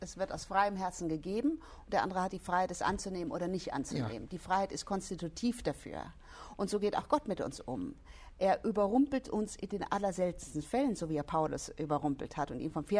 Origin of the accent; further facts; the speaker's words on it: Bavaria, Germany; ich bin in Bayern aufgewachsen, aber ich war nicht im katholischen Glauben drin.